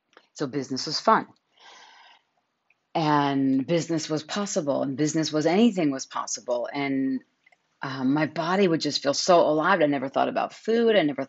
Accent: New York, United States; I grew up in New York

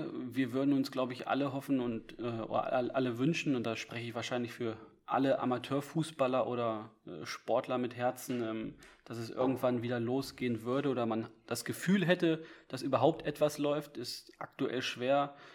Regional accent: Eischott, Lower Saxony, Germany; Kleines Dorf, gehört zur Gemeinde Rühn in der Samtgemeinde Brome.

